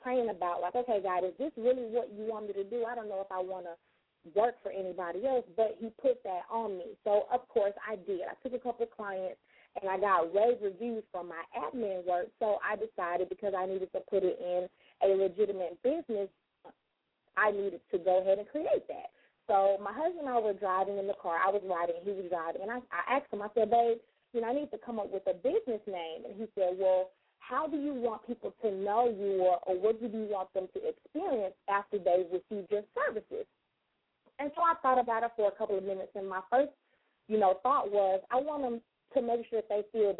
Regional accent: Memphis, Tennessee, United States; Y'all know I'm from Memphis, so I had to get it out.

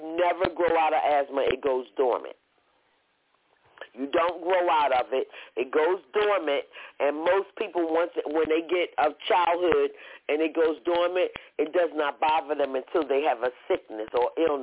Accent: Atlantic City, New Jersey, United States; now in North Carolina, United States; I now live in North Carolina, but I grew up in Atlantic City.

